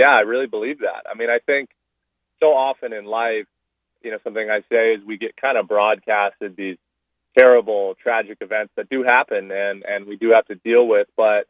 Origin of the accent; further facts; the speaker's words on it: Los Angeles, California, United States; But I was growing up in the Los Angeles area, as I mentioned, and I was going to Oak Park High School in Northern LA, and I was a 17-year-old kind of wide-eyed kid